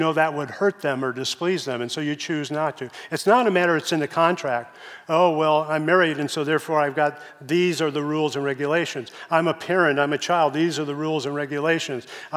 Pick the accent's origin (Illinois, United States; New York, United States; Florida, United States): Illinois, United States; Chicago; moved away; I grew up in Chicago. When I went to church, I went to a very conservative church.